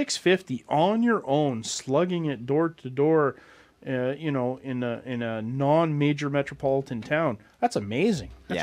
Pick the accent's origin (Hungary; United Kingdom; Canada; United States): Canada; But as a Canadian comic book retailer, I feel like for Canadian content, you should go the extra mile.